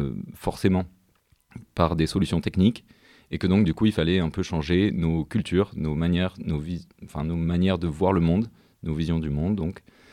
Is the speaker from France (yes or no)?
yes; Marseille, Provence-Alpes-Côte d'Azur, France; j'ai 30 ans bientôt et je suis marseillais. Voilà, j'ai passé les 20 premières années de ma vie à Marseille, puis je suis parti faire mes études d'ingénieur à Centrale Nantes et je suis revenu il y a 5 ans, en 2018.